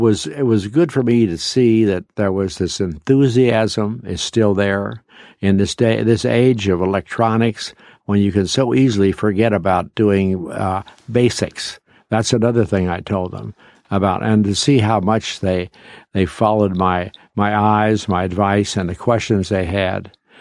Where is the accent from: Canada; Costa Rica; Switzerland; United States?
United States; Cincinnati, Ohio; When I grew up in Walnut Hills, I was born in 1924, and Walnut Hills was a vibrant little community when I was growing up